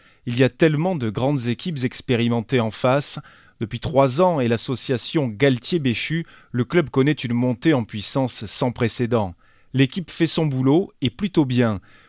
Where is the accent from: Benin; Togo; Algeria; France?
France; Montpellier, Occitanie; En tant que Montpelliérain et ancien basketteur